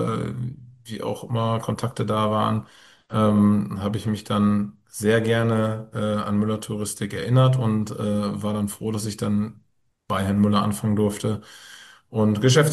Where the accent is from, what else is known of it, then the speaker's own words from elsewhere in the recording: North Rhine-Westphalia, Germany; vorher irgendwie ganz gerne wieder ins Münsterland, in die Heimat zurück wollte, was gleichzeitig meine Heimat ist.